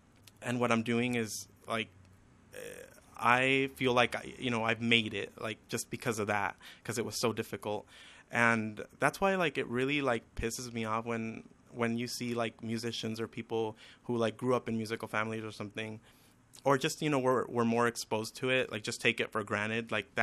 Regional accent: Santa Ana, California, United States; I grew up in Santa Ana, and you get a lot of like street vendors and stuff like that there

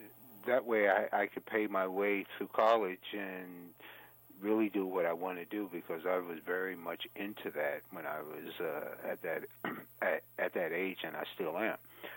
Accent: New York, United States; here I am a New Yorker, and I'm pretty liberal

